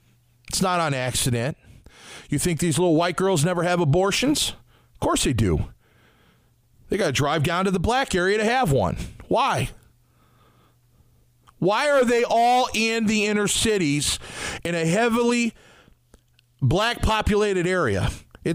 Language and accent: English; Wadsworth, Ohio, United States; I grew up in Wadsworth. We don't have any butcher mills in Wadsworth.